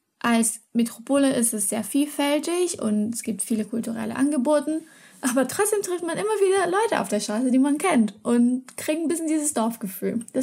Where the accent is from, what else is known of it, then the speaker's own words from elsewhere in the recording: Rio de Janeiro, Brazil; German is a second language; moved away as an adult; now in Hamburg, Germany; Ich komme ursprünglich aus Rio de Janeiro, Brasilien. Ich wohne aber in Hamburg und bin für mein Studium der Kommunikationswissenschaft hierher gezogen.